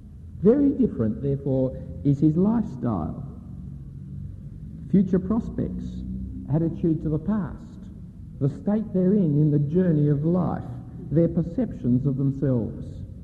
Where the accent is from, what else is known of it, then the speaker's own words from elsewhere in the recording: Balmain, New South Wales, Australia; I am the person who came from there. I'm a boy from Balmain, therefore I must be corrupt.